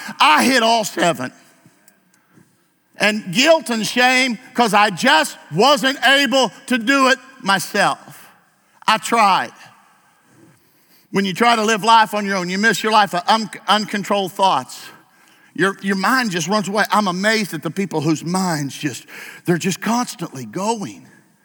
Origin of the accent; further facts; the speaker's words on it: Granby, Missouri, United States; Well, Lord, I'm from Granby, Missouri. Probably 90, 80% of my class never went to college, never gonna amount to a whole lot.